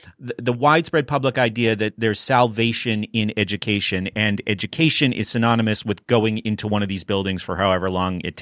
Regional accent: New Hampshire, United States; like I grew up in New Hampshire and I worked a lot in that area as a teacher and a tutor.

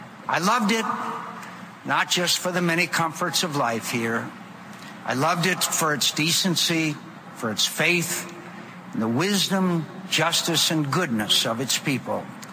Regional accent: United States; that I'm an American, a proud citizen of the greatest country on earth.

